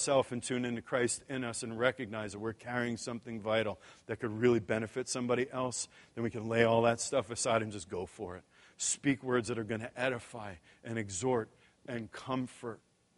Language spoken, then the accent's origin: English; New York, United States; So I'm from New York, right?